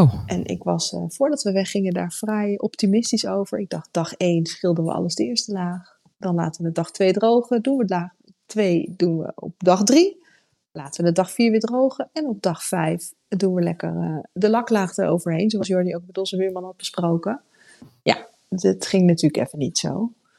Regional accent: Netherlands; we komen uit Nederland. We zijn wel een beetje regen gewend.

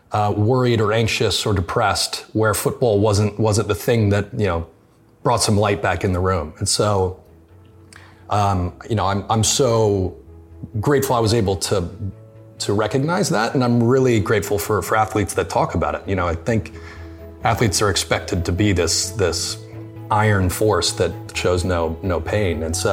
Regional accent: United States; You know, as an American, it wasn't inherent in my household for sure, but culturally it wasn't.

